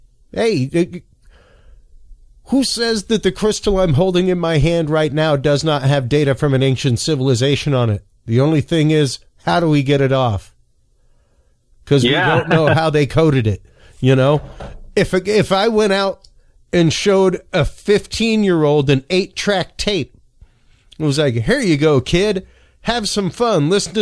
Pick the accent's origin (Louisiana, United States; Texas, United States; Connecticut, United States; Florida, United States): Louisiana, United States; I'm Cajun.